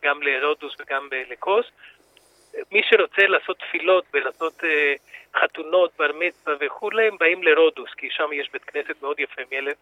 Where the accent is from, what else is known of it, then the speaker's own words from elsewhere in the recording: Greece; חזרתי ליוון, גם התגעשתי לצבא היווני הזו, זאת התקופה, כי זה היה חובה, כי אני יווני גם